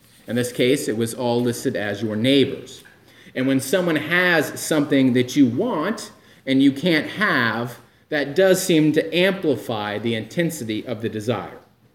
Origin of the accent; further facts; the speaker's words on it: St. Louis, Missouri, United States; I grew up in St. Louis, Missouri, and that's called the gateway city.